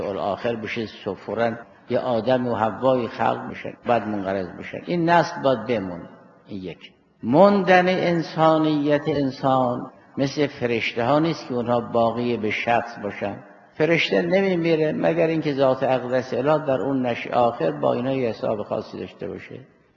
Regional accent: Iran; ما هم آبایمون زرتشتی بود، ما هم ایرانی بودیم، ما هم ایرانی هستیم، منتها ما اسلام رو قبول کردیم تو این سرزمینی.

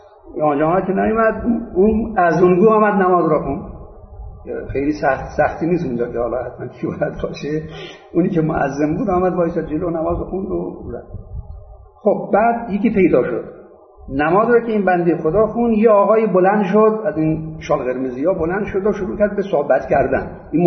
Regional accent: Iran; ما ایرانی هستیم

